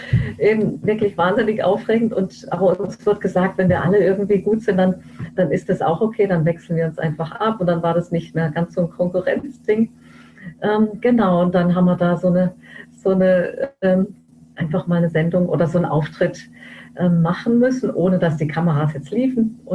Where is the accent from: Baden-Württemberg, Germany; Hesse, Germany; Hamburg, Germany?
Baden-Württemberg, Germany; Lörrach; Also ich bin aufgewachsen in Lörrach, habe danach Sozialpädagogik studiert, bin dann ein Jahr nach Lappland